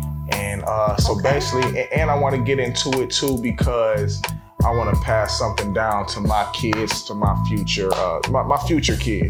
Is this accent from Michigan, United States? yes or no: yes; Detroit, Michigan, United States; Nah, I'm from Detroit.